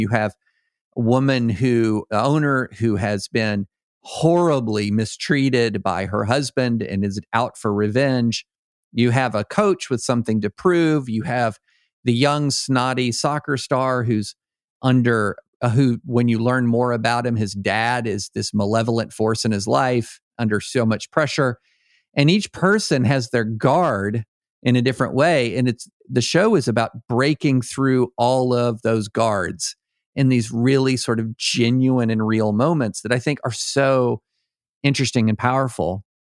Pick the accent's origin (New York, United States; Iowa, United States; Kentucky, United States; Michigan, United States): Kentucky, United States; Georgetown; And by the way, I grew up in Georgetown, Kentucky, which is just north of Lexington.